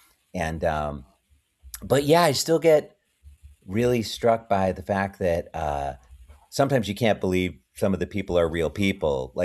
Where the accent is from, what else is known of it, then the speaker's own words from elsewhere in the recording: Chicago, Illinois, United States; because growing up in Chicago, I didn't know anybody in show business